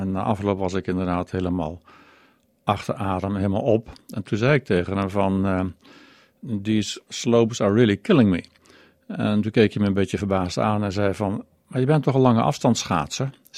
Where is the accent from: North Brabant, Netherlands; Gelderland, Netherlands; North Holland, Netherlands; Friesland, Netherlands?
Gelderland, Netherlands; Oosterbeek; En ik ben geboren en getogen in Oosterbeek. Daar is eigenlijk geen ijs in de buurt.